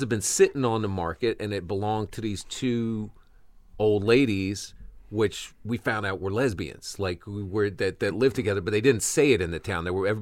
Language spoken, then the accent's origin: English; Washington, District of Columbia, United States; Originally D.C.